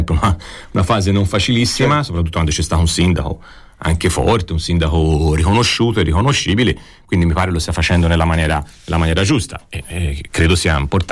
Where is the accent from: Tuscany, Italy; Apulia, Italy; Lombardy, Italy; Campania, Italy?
Tuscany, Italy; Campi Bisenzio; Io conosco abbastanza Sesto, anche se sono di Campi, quindi tra Campi e Sesto un po' di differenze ci sono.